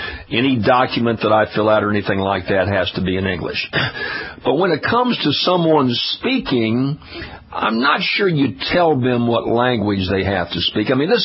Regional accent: Louisiana, United States; In my home state of Louisiana, you can go to Abbeville, Louisiana, some of these small little South Louisiana towns

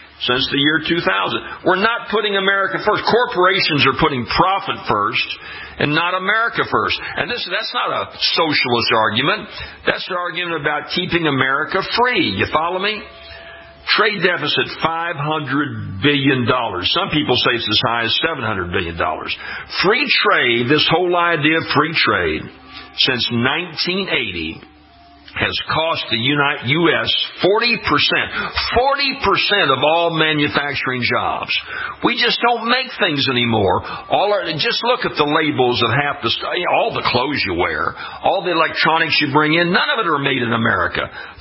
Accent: Louisiana, United States; In my home state of Louisiana, we used to have manufacturing companies that would make children's clothes and dresses

